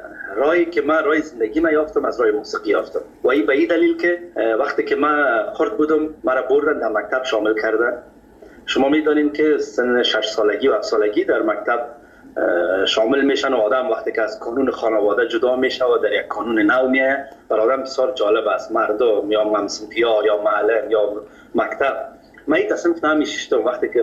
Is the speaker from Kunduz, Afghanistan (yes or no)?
no; Kabul, Afghanistan; در فامیل که ما بزرگ شدیم، ما از مردم خود کابل هستیم، از شهر کونه کابل،